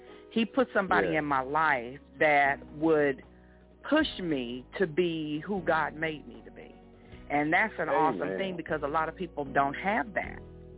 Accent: Ennis, Texas, United States; born there; Actually, I now live out in the Houston area. I was born in Ennis, Texas. It's close to Dallas.

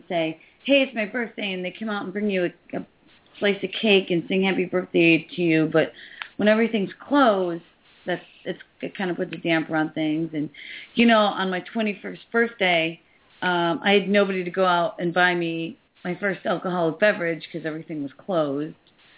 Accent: Key West, Florida, United States; Yeah, I forgot to mention, I'm from Key West, Florida, so... So we've got lots of oranges, and we do things right down here in the Keys.

